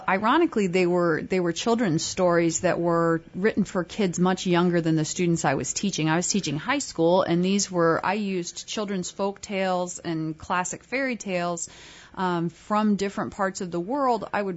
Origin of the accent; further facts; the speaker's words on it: Virginia Beach, Virginia, United States; My family, I grew up in Virginia Beach, and I used to spend summers at my grandmother's